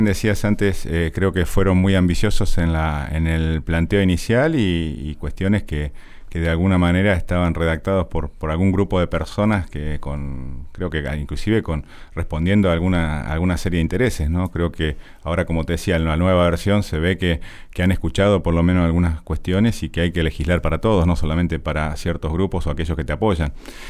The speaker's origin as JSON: {"language": "Spanish", "country": "Argentina", "said": "somos muchos los argentinos que queremos que el país nos vaya bien"}